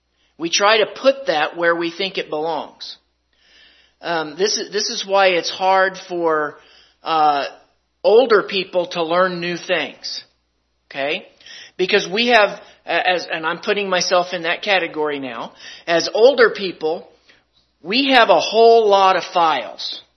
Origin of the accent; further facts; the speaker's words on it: Kansas, United States; Now, I'm from Kansas, so that's a dumb question to ask me.